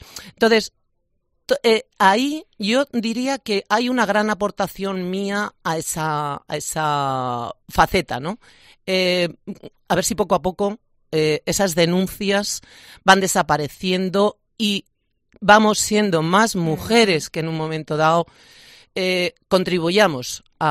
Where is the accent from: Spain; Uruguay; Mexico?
Spain; Guadamur, Castilla-La Mancha; Soy de Guadamur.